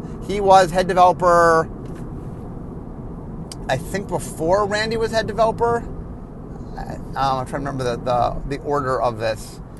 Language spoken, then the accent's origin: English; Cleveland, Ohio, United States; Actually, Worth's from my hometown of Cleveland.